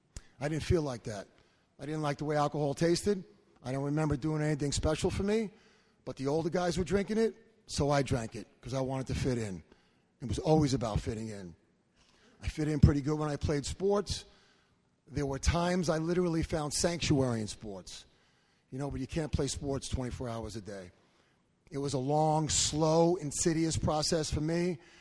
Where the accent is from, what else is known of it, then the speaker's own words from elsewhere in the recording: Brooklyn, New York, United States; I grew up in Brooklyn. Hard to believe, right?